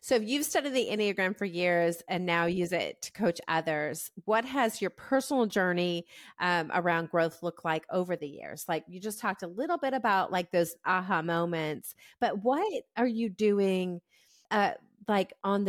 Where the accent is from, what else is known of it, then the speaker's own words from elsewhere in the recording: New England, United States; now in US South; And I'm from New England, like East Coast, New England, right?